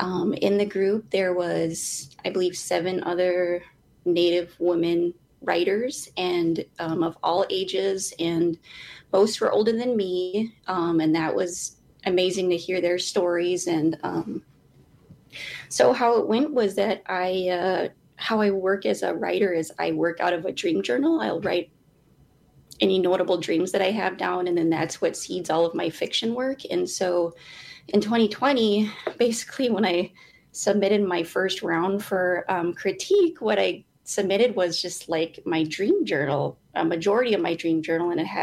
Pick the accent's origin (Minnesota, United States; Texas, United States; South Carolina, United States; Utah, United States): Minnesota, United States; Red Lake; I'm from Red Lake.